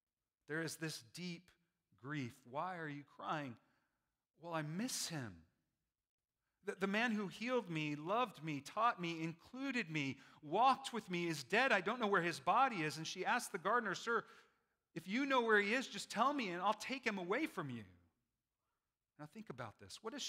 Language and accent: English; New Mexico, United States; now in North Carolina, United States; I'm from New Mexico, but now exiled or maybe found the promised land in North Carolina